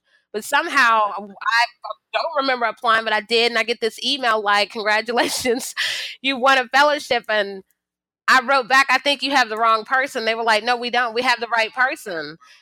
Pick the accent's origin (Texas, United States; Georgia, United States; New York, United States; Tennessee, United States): Georgia, United States; Atlanta; also born or lived in North Carolina; And so I left Atlanta. I grew up in Atlanta, and I had gone to actually the most international high school there, Clarkston, and I had gone on to North Carolina